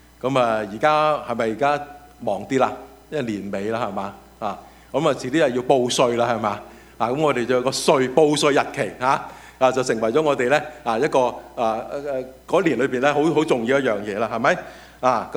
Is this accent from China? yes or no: yes; China; 这三个节期呢当中有一些元素跟我们中国人的农历是有相关的